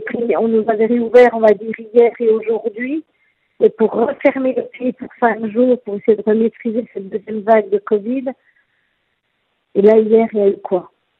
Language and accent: French; France; now in Lebanon; moi je ne suis pas libanaise, hein. Je suis française, je suis ici pour le travail